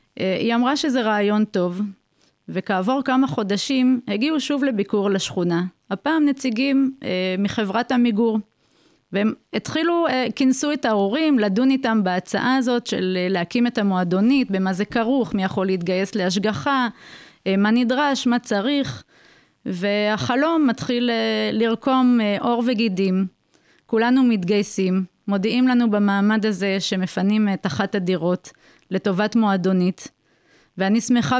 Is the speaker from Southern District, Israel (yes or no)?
yes; Ofakim, Southern District, Israel; כילדה שגרה בשכונת מצוקה, אפשר לומר, באופקים. קראו לה מרכז קליטה, לימים היא קיבלה את השם קיבוץ גלויות.